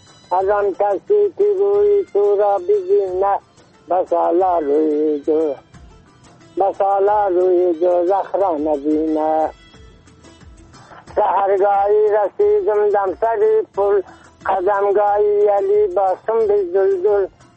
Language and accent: Persian; Dasht-e Sefid, Bamyan, Afghanistan; قریه ما دشت سفید، ولسوالی ما کامل، ولایت ما بامیان. یعنی … در سنجی 83 ساله